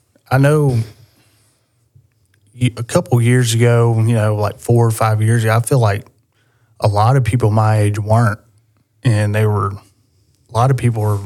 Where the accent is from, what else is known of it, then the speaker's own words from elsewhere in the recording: Columbiana, United States; So I grew up in Columbiana. My grandparents were really religious. My granddad was a pastor.